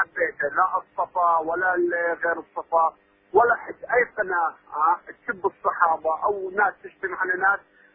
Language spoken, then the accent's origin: Arabic; Al Anbar, Iraq; أنا من الأنبار.